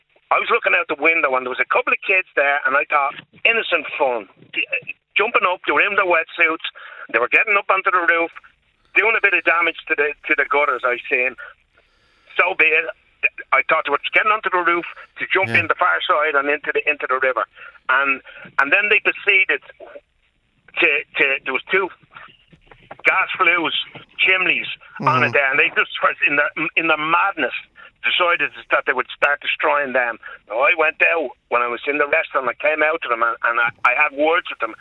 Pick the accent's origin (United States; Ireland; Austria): Ireland; Dublin, Leinster; I'm from Dublin